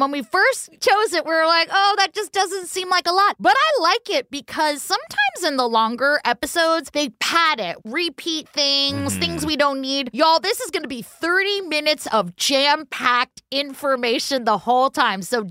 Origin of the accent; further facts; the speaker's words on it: California, United States; I am from Northern California and Joey lives in Southern California.